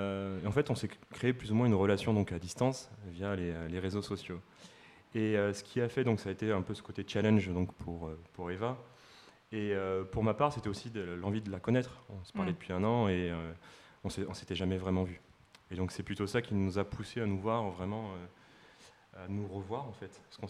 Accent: Lyon, Auvergne-Rhône-Alpes, France; On est vraiment de la même ville, donc on est originaire de Lyon.

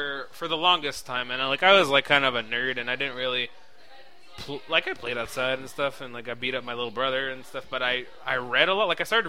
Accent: Saguenay, Quebec, Canada; I grew up in Saguenay, which was really French, so we didn't have a lot of English books. I spoke English

